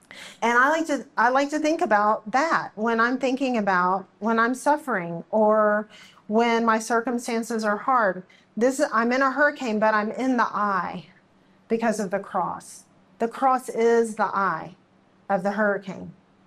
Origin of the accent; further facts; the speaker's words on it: Texas, United States; So I grew up in South Texas on the coast, 50 miles from the coast. And we get hurricanes down there.